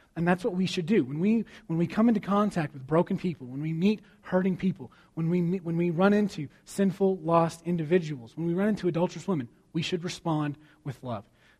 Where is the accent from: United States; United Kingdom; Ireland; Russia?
United States; Texas; I was raised in the South. And in Texas, where I'm from, you just always respond with ma'am.